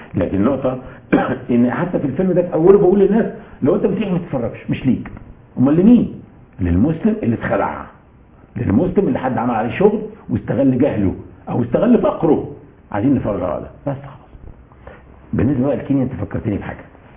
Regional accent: Egypt; انا مصري، فخور ان انا مصري

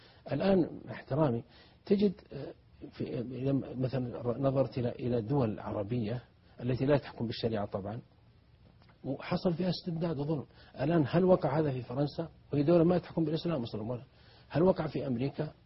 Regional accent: Saudi Arabia; عندنا في السعودية

